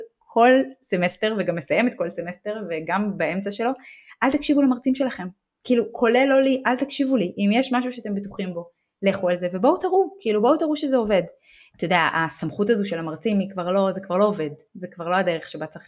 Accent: Haifa, Haifa District, Israel; אז יש את הקרקע של העץ, שזה, אתה יודע, חיפה, איפה שגדלתי, ישראל וכו וכו

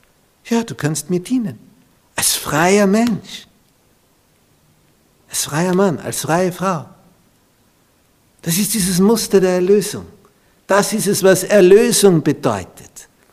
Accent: Vienna, Austria; Als er gehört hat, wir kommen aus Wien, der hat nur mehr geredet mit uns.

